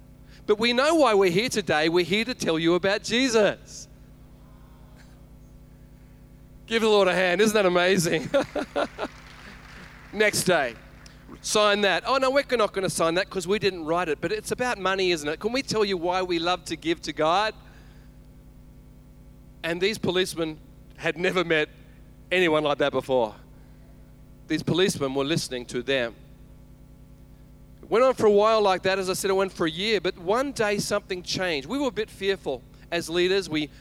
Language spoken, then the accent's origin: English; Australia; because I'm Australian